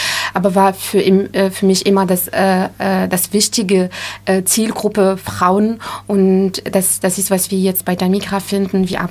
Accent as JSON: {"language": "German", "country": "Morocco", "first_language": "Arabic", "second_language": "German", "said": "ich komme aus Marokko. Unsere so Muttersprache ist Arabisch, aber die zweite Amtssprache ist Französisch. Damit bin ich auch aufgewachsen."}